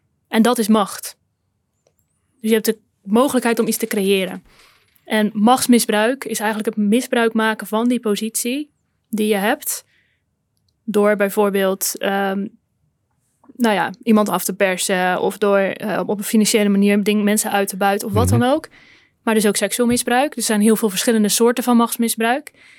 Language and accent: Dutch; Netherlands; Ja, ja, wij vinden als Nederlanders macht een beetje een vies woord.